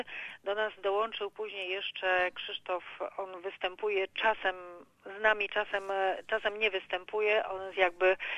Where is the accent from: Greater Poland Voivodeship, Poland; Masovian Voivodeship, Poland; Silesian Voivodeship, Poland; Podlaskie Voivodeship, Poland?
Masovian Voivodeship, Poland; Warsaw; moved away as an adult; now in Melbourne, Australia; Jestem z Warszawy. Tak troszkę za mężem przyjechałam, który tutaj mieszkał wiele, wiele lat dłużej niż ja.